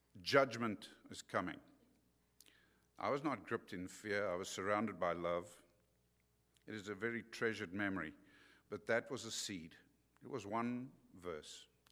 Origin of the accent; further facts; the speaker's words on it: South Africa; So I grew up in South Africa from what would be considered a divided home, but my parents loved each other.